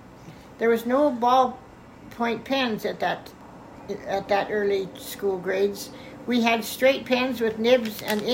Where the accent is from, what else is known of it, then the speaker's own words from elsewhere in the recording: Athabasca, Alberta, Canada; I was born on January 29th, 1945 in Athabasca, Alberta. I'm the fifth living child of … We lived on a small farm in the district of Willow Ridge.